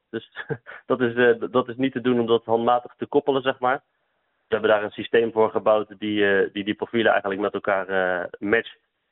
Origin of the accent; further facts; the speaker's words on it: Goes, Zeeland, Netherlands; born there; Ik heb zelf 10 jaar in Leiden gewoond. Mijn vrouw komt er ook vandaan. En wij zijn 6 jaar geleden zijn we naar Goes, verhuisd naar mijn geboortestad.